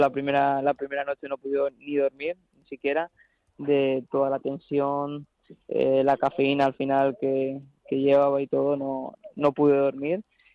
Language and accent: Spanish; Móstoles, Community of Madrid, Spain; Sí, nací en Móstoles y bueno, he vivido casi toda mi vida allí en Móstoles y actualmente sigo viviendo allí.